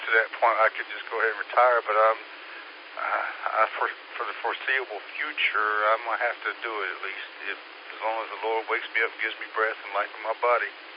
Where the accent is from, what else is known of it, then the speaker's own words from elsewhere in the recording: Greenville, North Carolina, United States; also born or lived in Seneca / Malden; I was born in Seneca, spent a few years there, then we moved to Malden. And from Malden, we moved into the Greenville, North Carolina area, a couple of towns, but it was all right there in that area.